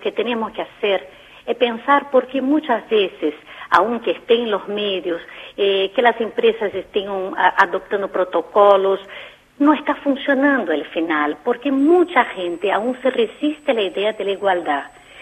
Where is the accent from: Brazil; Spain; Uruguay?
Brazil; Spanish is a second language; now in Argentina; yo digo esto como una brasileña orgullosa de haber sido recibida por este país hace casi 20 años